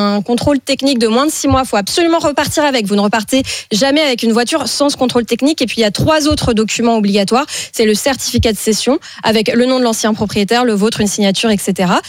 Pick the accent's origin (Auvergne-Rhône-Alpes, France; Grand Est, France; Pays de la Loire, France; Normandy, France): Normandy, France; Mais moi je suis normande.